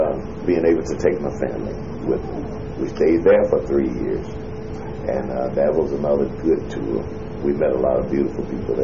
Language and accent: English; Mississippi, United States; I left them in my hometown in Mississippi